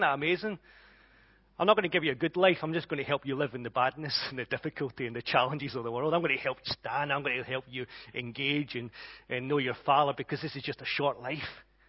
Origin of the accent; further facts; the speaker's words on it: Glasgow, Scotland, United Kingdom; accent: Glaswegian; I'm starting to get a bit deeper in my true Glaswegian accent. You'll see, I've made it higher over the years so the Sassenachs can understand me.